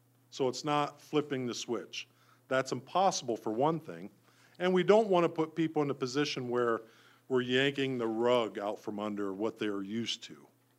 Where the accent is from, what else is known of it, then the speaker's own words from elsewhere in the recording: Ohio, United States; I'm from Ohio, right? I said that already.